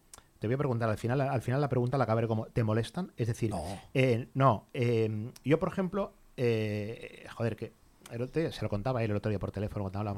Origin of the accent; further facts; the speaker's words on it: Catalonia, Spain; first language Catalan; Spanish is a second language; Yo, por ejemplo, que soy catalán y catalano parlante y tal y cual